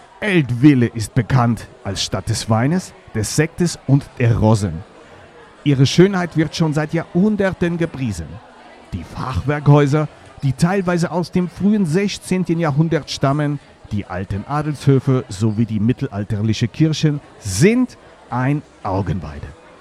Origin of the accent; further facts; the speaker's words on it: France; German is a second language; Ich darf es als Franzose zwar eigentlich gar nicht sagen